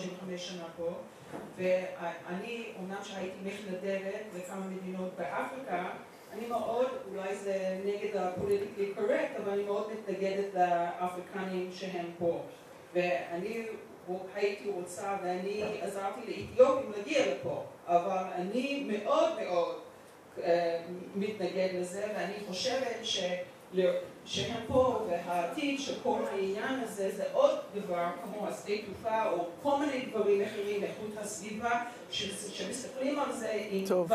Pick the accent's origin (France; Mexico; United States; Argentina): United States; moved away as an adult; now in Israel; אני באה מאמריקה במקום מקור לפני הרבה שנים